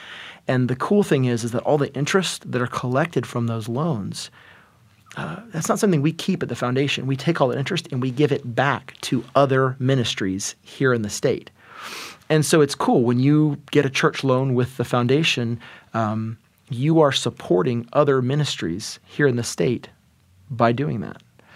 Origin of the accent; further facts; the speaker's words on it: Georgia, United States; now in Oklahoma, United States; I'm an East Coast guy. I'm from Georgia. Spend most of my years growing up there, and Oklahoma was not on my radar, admittedly.